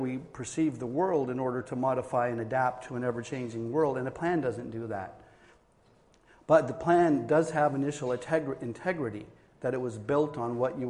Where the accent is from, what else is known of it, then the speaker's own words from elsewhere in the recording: Colorado, United States; also born or lived in Wyoming; now in Boston, United States; I was born and raised in Wyoming, grew up in Colorado, live in Boston